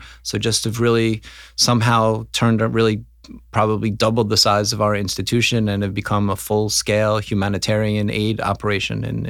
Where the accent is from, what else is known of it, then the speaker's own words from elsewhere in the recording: New York City, New York, United States; I am from New York City. I grew up in Forest Hills, Queens.